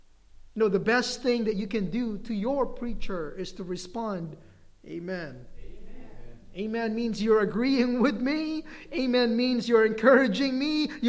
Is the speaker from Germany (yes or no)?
no; Philippines; You know, we Filipinos, if you're a Filipino, you can get mad at me because I'm Filipino too.